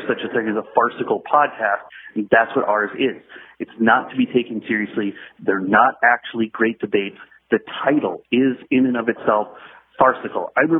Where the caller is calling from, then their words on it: California, United States; I'm calling from the Paramount studio lot where I work.